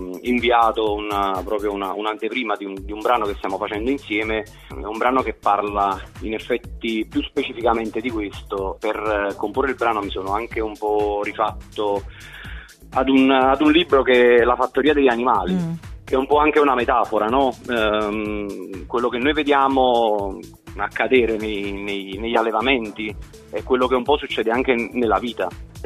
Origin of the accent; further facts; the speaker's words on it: San Sebastiano al Vesuvio, Campania, Italy; sono 10 minuti da Napoli, quindi si può dire Napoli, sì. Io sono di San Sebastiano al Vesuvio